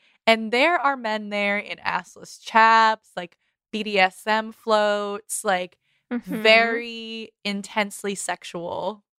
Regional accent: Boston, Massachusetts, United States; we're celebrating because we're Bostonians. Like, it's a very like hardcore Boston thing.

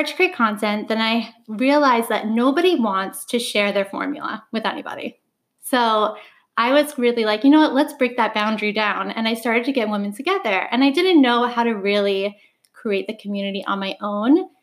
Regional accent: New York, United States; So I am born and raised in New York.

